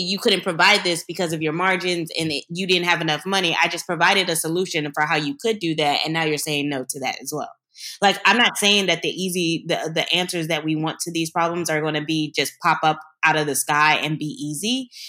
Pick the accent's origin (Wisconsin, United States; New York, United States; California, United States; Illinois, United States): Illinois, United States; Chicago; I'm young, I'm Black, I'm from the South Side of Chicago.